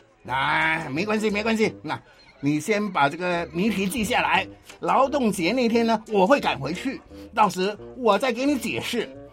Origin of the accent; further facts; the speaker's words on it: Kuala Lumpur, Malaysia; 我不是新加坡来的，我是从吉隆坡过来的。